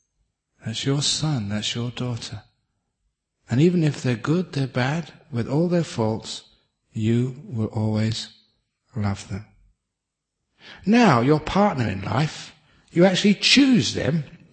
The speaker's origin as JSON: {"language": "English", "country": "Thailand", "tie": "born or raised there", "said": "one of my fellow monks, I grew up with him in Thailand, he told me this story."}